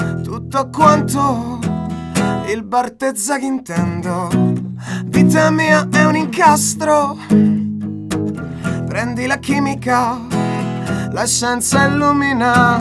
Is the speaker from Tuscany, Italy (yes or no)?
yes; Tuscany, Italy; born there; now in Rome, Italy; D'adozione romana, in realtà sono nato in Toscana e poi da lì...